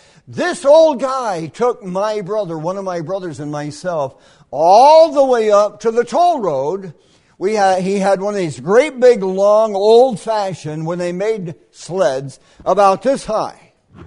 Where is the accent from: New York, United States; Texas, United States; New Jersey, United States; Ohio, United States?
New York, United States; I was born in the Adirondacks, okay? And believe it or not, I was born on Whiteface Mountain. I was born on Whiteface Mountain. The house I was born in is still there. I was born in one house and we moved next door.